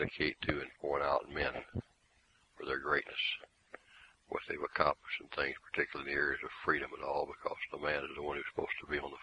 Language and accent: English; the South, United States; He fought for the Union against the South, and I grew up in the South, and I understand the war between the states in a tremendous way